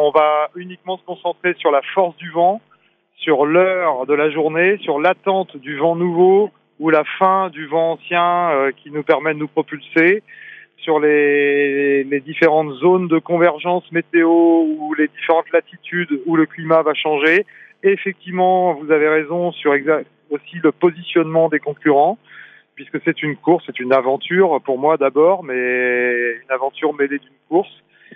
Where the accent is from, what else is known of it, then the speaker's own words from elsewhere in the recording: Saint-Malo, Brittany, France; Je suis né à Saint-Malo, donc j'ai été bercé par les routes du Rhum.